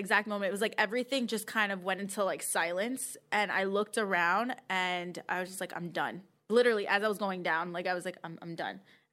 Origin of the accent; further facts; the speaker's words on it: Queens, New York, United States; I am from Queens.